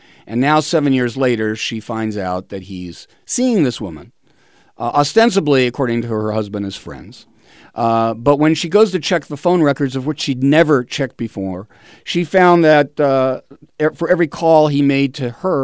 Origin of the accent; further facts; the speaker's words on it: Los Angeles, California, United States; I grew up in Los Angeles, and back in 1965 or 66